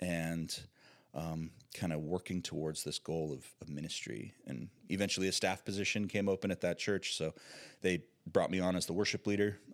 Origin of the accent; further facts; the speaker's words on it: Albany, Oregon, United States; we moved next door to my hometown, Albany, which is, if you're familiar, mm-hmm. really just the other side of the Willamette River from Corvallis.